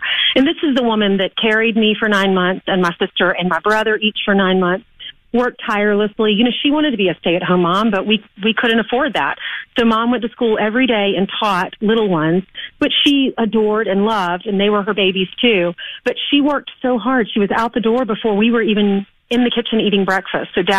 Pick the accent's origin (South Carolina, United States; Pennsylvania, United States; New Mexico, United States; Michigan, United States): South Carolina, United States; now in New York City, United States; And it's more common in the South. I grew up in South Carolina, so you hear this phrase.